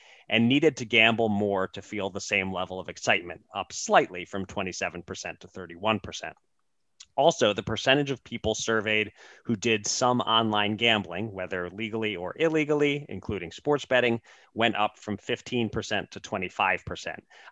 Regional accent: Pennsylvania, United States; I looked up the numbers in my home state of Pennsylvania for June just to see a point of comparison.

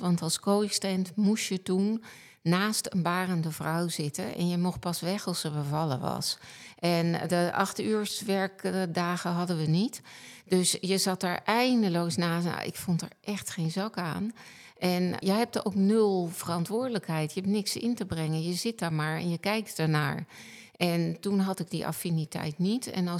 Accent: Netherlands; Ik denk dat wij als Nederlanders heel erg calvinistisch zijn.

